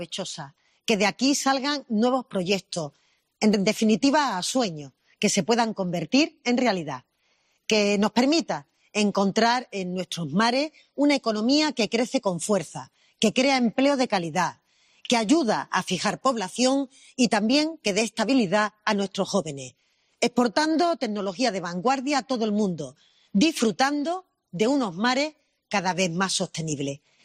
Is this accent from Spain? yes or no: yes; Andalusia, Spain; para mí como andaluza es un orgullo poder comprobar que Cádiz se está convirtiendo en un polo de innovación